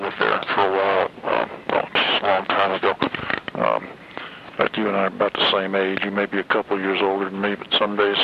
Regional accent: Los Altos, California, United States; Well, I remember I grew up out in Los Altos

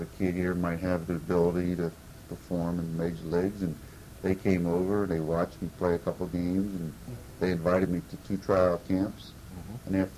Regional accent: New Jersey, United States; also born or lived in Washington, D.C. / Maryland; I was born in Washington, D.C., and lived most of my life in New Jersey, but when I signed out of high school, I was living right outside of Washington, D.C. in southern Maryland

